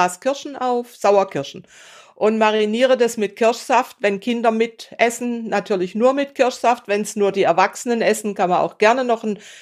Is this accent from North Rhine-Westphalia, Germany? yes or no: no; Bad Säckingen, Baden-Württemberg, Germany; Ich weiß, in meiner Heimatstadt Säckingen gibt es oder gab es ein Lokal